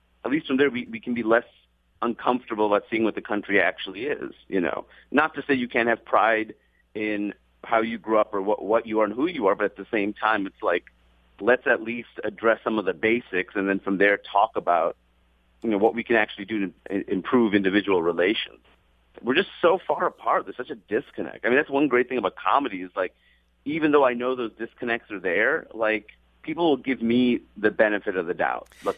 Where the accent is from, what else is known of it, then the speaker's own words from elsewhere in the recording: Queens, New York, United States; I grew up in Queens, New York. I grew up with everybody in the world.